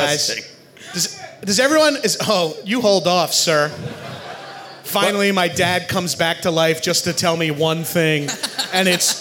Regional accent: Long Island, New York, United States; Because I'm white trash from Long Island, and woo!

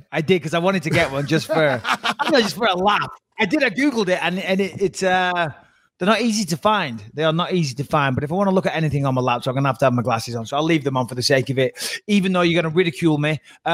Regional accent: England, United Kingdom; Obviously, being an Englishman, it rains all the time.

